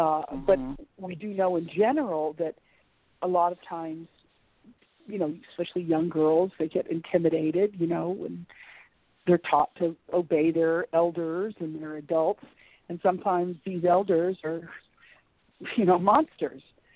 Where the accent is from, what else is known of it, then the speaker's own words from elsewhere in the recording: Miami, Florida, United States; You know, when I was growing up in Miami, Florida, you could leave your doors open.